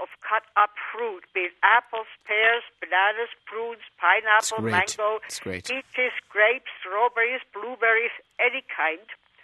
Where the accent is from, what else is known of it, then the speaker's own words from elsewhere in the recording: Switzerland; I am originally from Switzerland